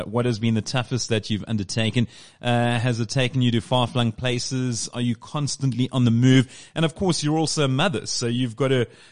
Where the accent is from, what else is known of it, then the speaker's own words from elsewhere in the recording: South Africa; As a South African, obviously I want to root for the locals